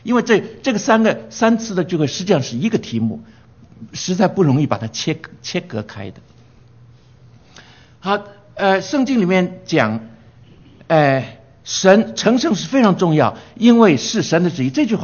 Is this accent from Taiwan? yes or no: no; China; 我们中国人所说的叫做心里有什么，心里有鬼啊